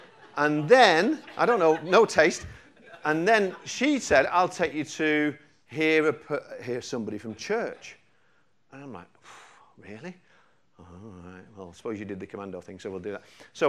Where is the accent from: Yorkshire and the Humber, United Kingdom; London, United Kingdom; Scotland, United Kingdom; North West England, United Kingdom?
North West England, United Kingdom; Manchester; I'm from Manchester originally. I was brought up a working class lad on a council estate